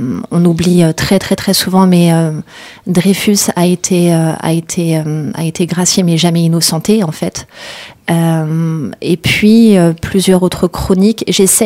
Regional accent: Meknes, Fès-Meknès, Morocco; now in France; j'ai grandi à Meknès avant d'arriver en fait en France

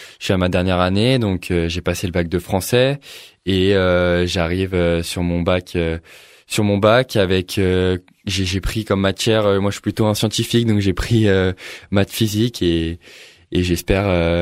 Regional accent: Montmorency, Île-de-France, France; born there; moi je suis né à Montmorency.

